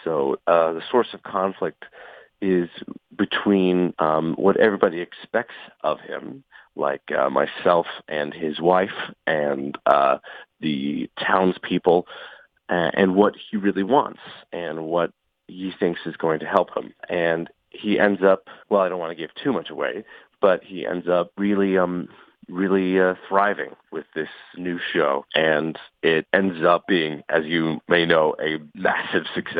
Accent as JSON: {"language": "English", "town": "Dover", "region": "Delaware", "country": "United States", "tie": "born or raised there", "said": "I was born and raised in Dover, Delaware. I started acting when I was 8 at the Children's Theater of Dover."}